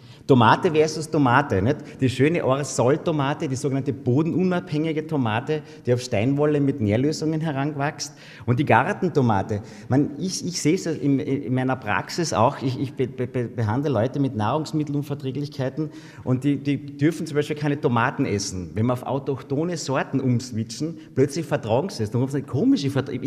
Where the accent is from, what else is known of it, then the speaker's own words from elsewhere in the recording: Austria; Nicht bei uns in Österreich zum Glück, weil wir haben ja noch das Vollkorn, das haben wir ja auch.